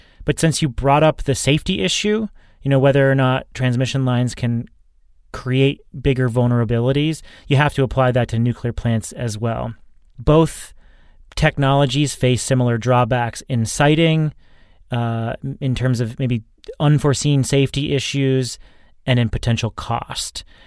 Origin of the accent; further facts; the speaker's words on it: New Hampshire, United States; And I grew up in New Hampshire, so I did a decent amount of like off-roading.